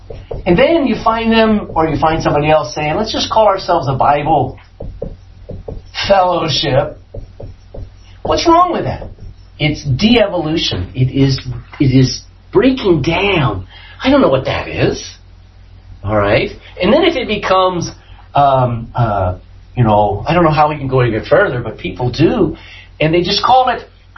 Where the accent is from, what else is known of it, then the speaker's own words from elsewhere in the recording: United States; I come from America.